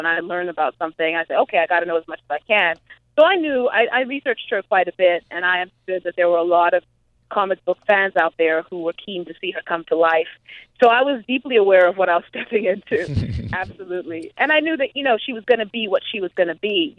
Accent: Zimbabwe; I grew up in Zimbabwe, but he was very, very well known there.

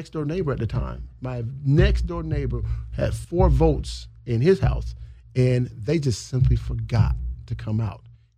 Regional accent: Atlanta, Georgia, United States; now in Orlando, United States; I'm from Atlanta, Georgia.

